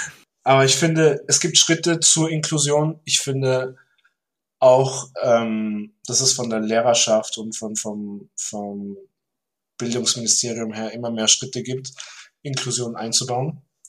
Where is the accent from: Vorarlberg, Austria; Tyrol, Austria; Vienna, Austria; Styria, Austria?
Vorarlberg, Austria; Hard; Also ich bin aus Hart und in Bregenz sind wir in die Schule gegangen.